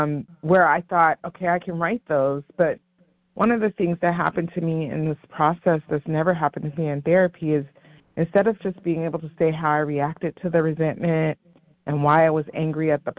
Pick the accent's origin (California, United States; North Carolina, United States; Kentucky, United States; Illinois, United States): California, United States; Irvine; from Southern California, Irvine. Grateful compulsive overeater.